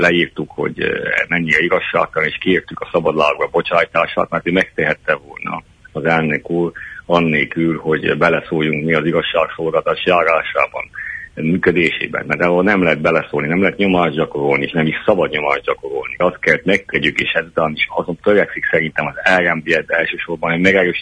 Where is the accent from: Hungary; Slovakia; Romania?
Romania; Transylvania; székelyek vagyunk, pedig székelyek vagyunk, és leszünk is voltunk, és egyúttal erdélyi magyarok.